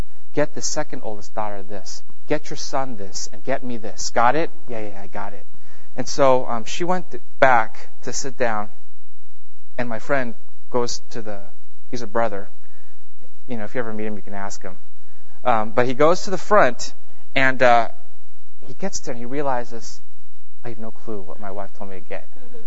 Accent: Los Angeles, California, United States; I'm from Los Angeles, so I don't go camping a lot.

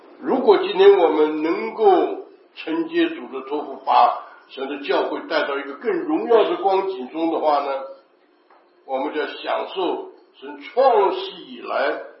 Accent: China; 像我们中国人讲这样抛砖引玉啊。

